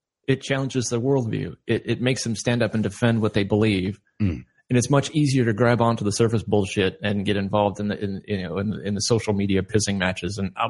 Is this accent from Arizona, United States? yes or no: yes; Mesa, Arizona, United States; Yeah, I grew up there. I went to high school, Mesa High School, class of 89, Jackrabbit Sue, Purple and Gold.